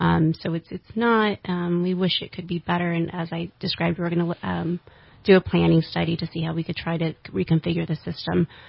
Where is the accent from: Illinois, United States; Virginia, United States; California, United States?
California, United States; When I lived, I'm from Southern California, and because parking was more of an issue, I would take the bus every day to work.